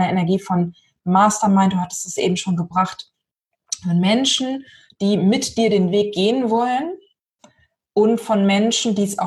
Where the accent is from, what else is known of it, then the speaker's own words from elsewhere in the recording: Lower Saxony, Germany; ich bin ja aus Niedersachsen, ne?